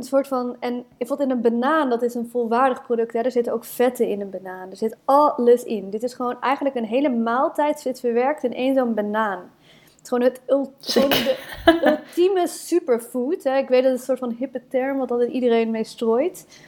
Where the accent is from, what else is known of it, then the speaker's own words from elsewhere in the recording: Nuenen, North Brabant, Netherlands; Ik ben opgegroeid in Nuenen. Dat ken je misschien wel.